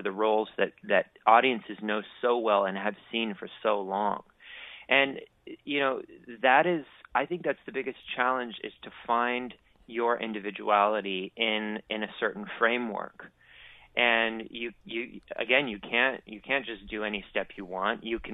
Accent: Phoenix, Arizona, United States; also born or lived in Rapid City, South Dakota; I was born in South Dakota in Rapid City, and then moved to Phoenix, Arizona, where I started really training hard and spent most of my childhood, my adolescence.

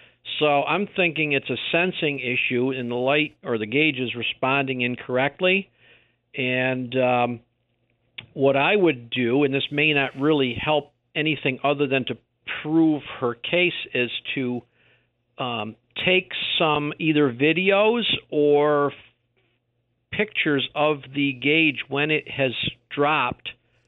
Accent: East Hoosick, New York, United States; when I grew up out in East Hoosick

